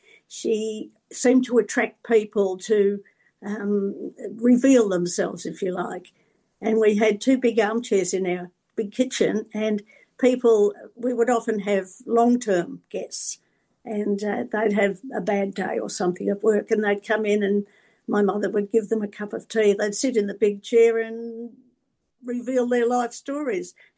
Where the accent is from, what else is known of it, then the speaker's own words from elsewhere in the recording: Daylesford, Victoria, Australia; Oh, well, I grew up in Daylesford, and my parents had a guest house there.